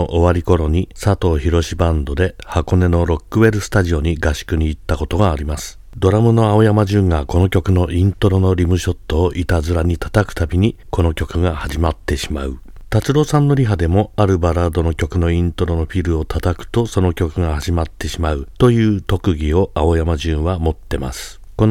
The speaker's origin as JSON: {"language": "Japanese", "town": "Adachi", "region": "Tokyo", "country": "Japan", "said": "毎年1月2日に私の出身地足立区の"}